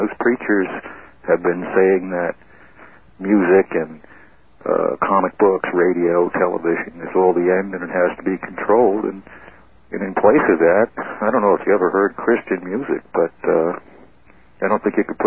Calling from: Medford, Massachusetts, United States; I'm from Medford.

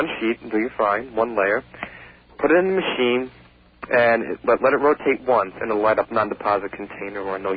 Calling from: Holbrook, United States; well, I'm calling from Holbrook

